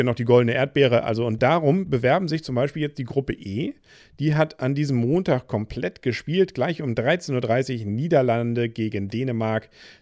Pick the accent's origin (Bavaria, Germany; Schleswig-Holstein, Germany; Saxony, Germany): Schleswig-Holstein, Germany; Kiel; Wir als Kieler, da war praktisch ein Kieler.